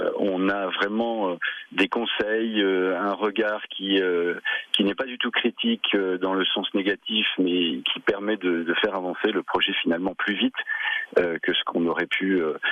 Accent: Grand Est, France; puisque moi je venais de Champagne.

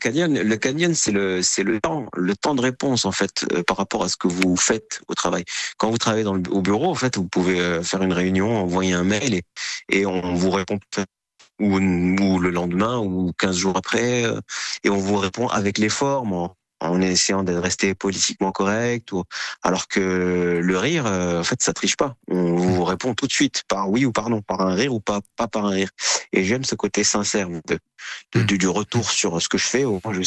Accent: Morocco; Moi, j'ai un spectacle aussi dédié au Maroc parce que j'ai grandi au Maroc.

